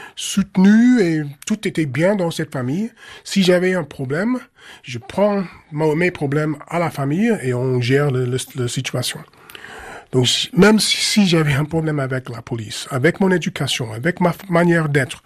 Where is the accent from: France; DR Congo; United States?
United States; Les gens ne voulaient pas entendre le fait que je pense que je suis un Américain